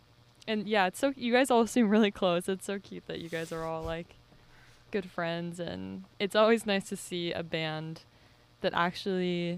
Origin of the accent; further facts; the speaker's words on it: San Diego, California, United States; I don't know any Spanish, even though I'm from San Diego, which is, like, right by Mexico, but I took German, so I know a little bit of German.